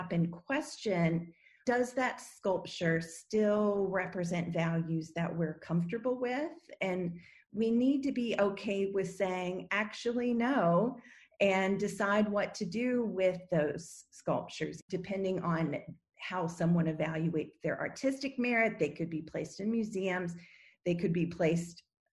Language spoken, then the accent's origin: English; Virginia, United States; Growing up in the South, I grew up in Virginia and about 3 hours away from Richmond